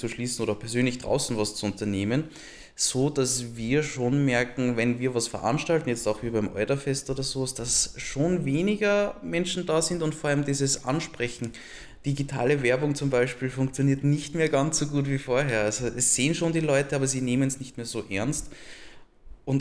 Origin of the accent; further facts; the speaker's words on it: Vienna, Austria; bei uns in Wien